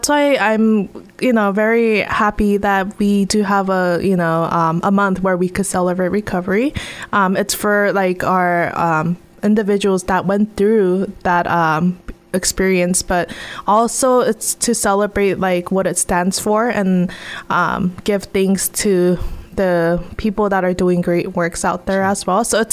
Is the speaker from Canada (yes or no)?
no; Ames, Iowa, United States; also born or lived in Boone; I'm usually, you know, stuck to my hometown, Ames and Boone.